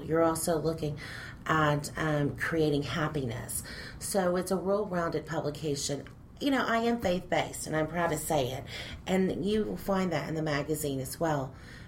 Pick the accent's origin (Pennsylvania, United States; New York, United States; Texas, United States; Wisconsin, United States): Texas, United States; Grand Prairie; Well, I was born and raised in the Dallas County area, Grand Prairie. And I was born in Dallas, and I'm the baby of five.